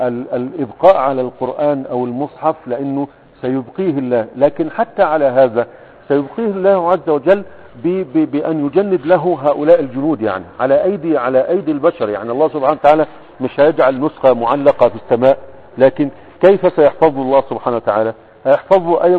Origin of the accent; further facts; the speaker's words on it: Egypt; يبلغ الناس عندنا في مصر